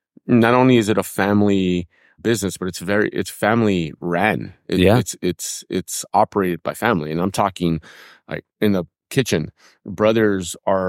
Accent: Los Angeles, California, United States; I grew up in East LA.

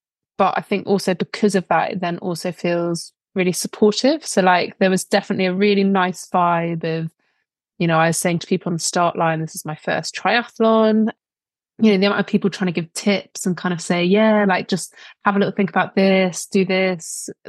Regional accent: East of England, United Kingdom; I grew up in Essex.

